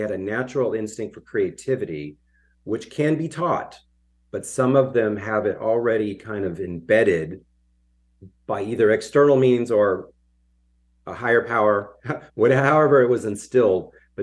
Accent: Los Angeles, California, United States; especially growing up in Los Angeles in the 70s.

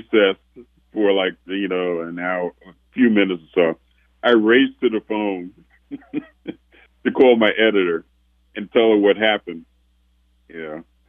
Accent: New York, United States; I was fortunate that in growing up in New York, there were a lot of musical influences.

